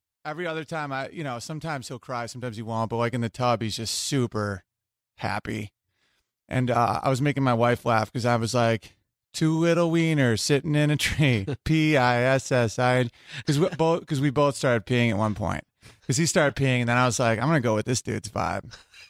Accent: Oswego, New York, United States; I went to my hometown. I did a show in Oswego, New York

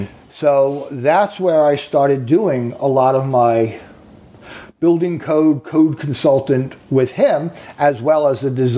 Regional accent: New York, United States; I'm an architect. I'm an architectural consultant. I'm a troubleshooter. Born and raised on Long Island.

